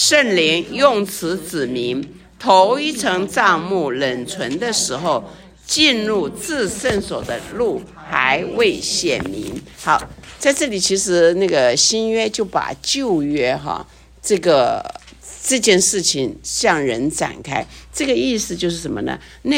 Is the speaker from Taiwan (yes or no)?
no; China; 我们中国人心底里边最想的哈是什么？天人合一